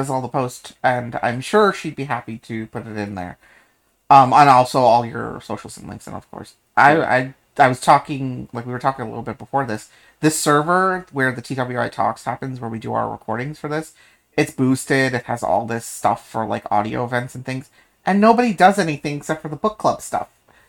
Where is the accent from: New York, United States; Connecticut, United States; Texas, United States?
New York, United States; New York City; Of course, I am from New York City. I grew up in New York